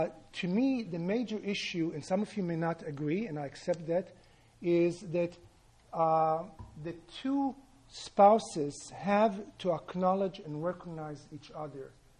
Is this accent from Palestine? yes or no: yes; Palestine; there is one person here from the very same area where I come from Palestine